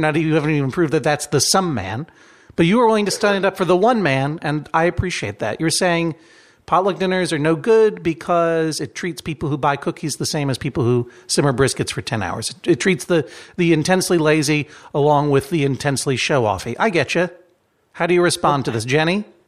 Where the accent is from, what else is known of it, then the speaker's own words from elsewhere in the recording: Brookline, Massachusetts, United States; That's my sort of my hometown. I'm from Brookline, as you know.